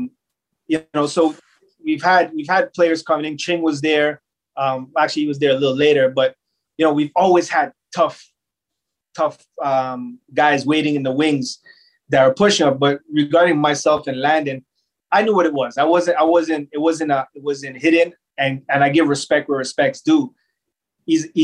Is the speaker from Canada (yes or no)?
yes; Canada; At that time, being Canadian and playing in the league was difficult as well, right?